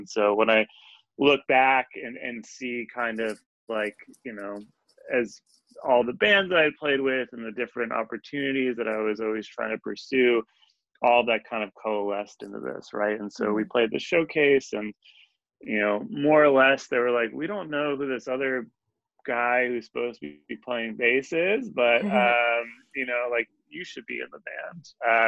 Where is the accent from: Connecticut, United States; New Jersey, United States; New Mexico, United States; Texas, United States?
New Jersey, United States; I grew up in New Jersey, and so my parents would come to see us every Wednesday there.